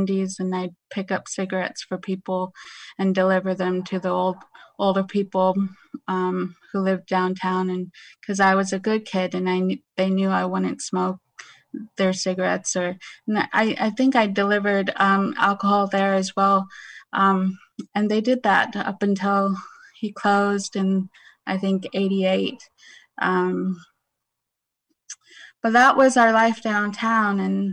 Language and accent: English; Fairbanks, Alaska, United States; I am going to tell you about growing up in Fairbanks, Alaska. Most of all of my stories are about growing up in Fairbanks.